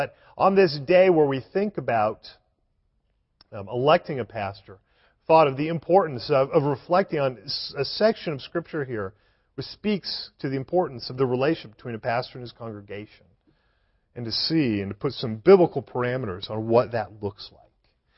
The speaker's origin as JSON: {"language": "English", "town": "Denver", "region": "Colorado", "country": "United States", "tie": "born or raised there", "said": "I was raised in Denver, Colorado. I spent 31 years inside of Colorado."}